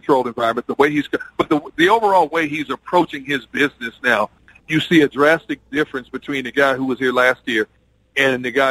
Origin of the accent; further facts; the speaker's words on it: Milwaukee, Wisconsin, United States; moved away; Now, I'm from the Midwest. I'm from Milwaukee, Wisconsin. And that's why I'm from the Midwest, and I don't live in the Midwest.